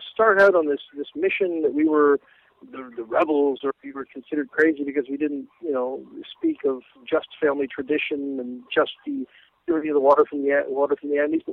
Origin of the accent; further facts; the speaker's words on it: Canada; moved away as an adult; When this group started, I spoke of David and Goliath in terms that I understood them growing up in Canada.